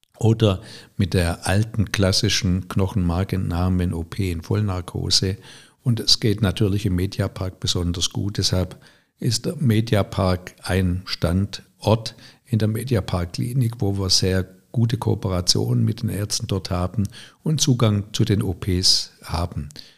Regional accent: Baden-Württemberg, Germany; born there; accent: Swabian; Ich habe versucht, es nie zu verlieren. weil man darf ja seine Herkunft auch zeigen. Und es muss ja nicht unbedingt das Kretschmann-Schwäbisch sein.

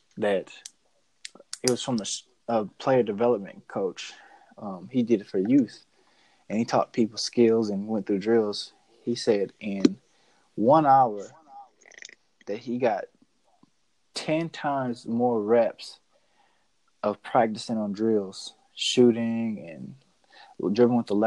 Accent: Cleveland, Ohio, United States; so I'm from Cleveland, Ohio.

